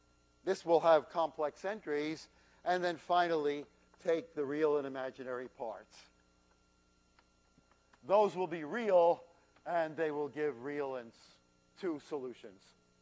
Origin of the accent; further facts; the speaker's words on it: New York, United States; I'm from New York. It's just in my bloodstream.